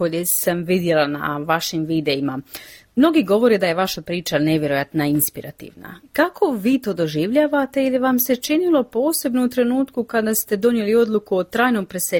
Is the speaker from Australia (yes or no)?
yes; Australia; Croatian is a second language; Naši očevi nisu govorili hrvatski s nama dok smo odrastali. U Australiji nismo izloženi hrvatskom jeziku kao što Hrvati jesu engleskom.